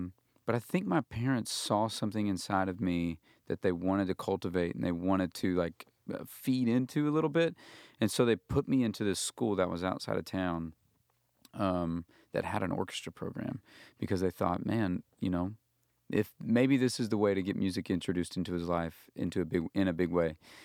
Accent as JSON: {"language": "English", "region": "Arkansas", "country": "United States", "tie": "born or raised there", "said": "As far as upbringing, like growing up in Arkansas, grew up with, I always feel like this is a, being a parent, I feel like this is a very integral part of my story."}